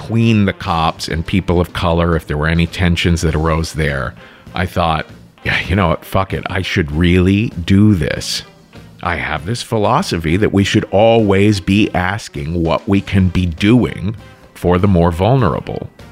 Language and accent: English; Cincinnati, Ohio, United States; Raya Milton in my hometown, Cincinnati, were killed just last week.